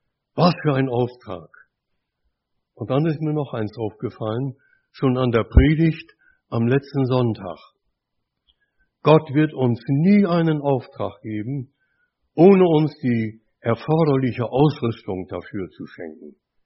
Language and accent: German; Bremen, Germany; wir gingen zur Weserfähre, ihr wisst, ich bin ein Bremer